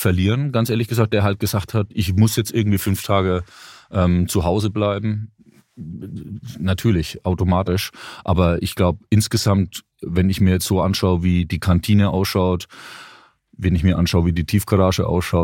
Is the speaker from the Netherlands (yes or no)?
no; Bavaria, Germany; Ich komme aus Franken, da isst man auch eher Fleisch und zwar reichlich.